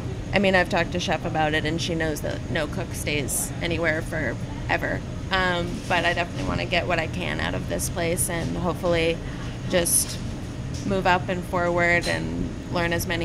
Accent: North Carolina, United States; North Carolina.

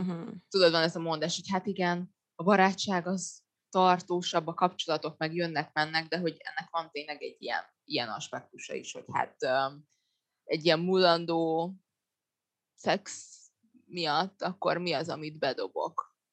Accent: Budapest, Hungary; most én Budapesten nőttem föl, lassan 30 év alatt azért elég sok ismerősöm lett.

